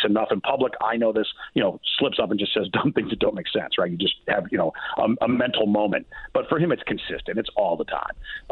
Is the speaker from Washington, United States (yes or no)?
no; Chicago, Illinois, United States; Listen, I'm from Chicago. My Bears are the worst 5-1 team perhaps in NFL history.